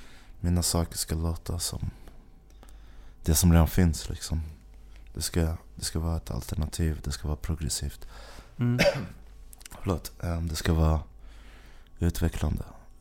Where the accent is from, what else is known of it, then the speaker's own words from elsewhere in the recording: Stockholm, Stockholm County, Sweden; Jag är från Bromsten i Spånga, samma som